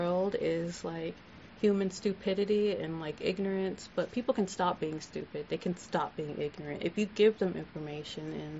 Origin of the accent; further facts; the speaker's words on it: Minneapolis, Minnesota, United States; I grew up in South Minneapolis in a neighborhood called Little Earth, which is like a Native urban community, and I attended Four Winds, which is a Native magnet school